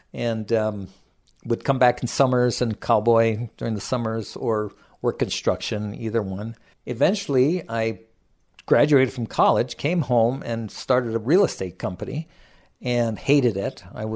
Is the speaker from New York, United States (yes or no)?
no; Hawaii, United States; I was raised in South Kona at a portion of that ranch that my dad managed.